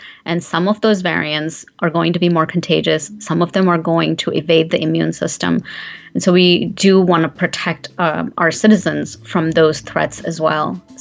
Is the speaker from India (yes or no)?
yes; India; I'm originally from India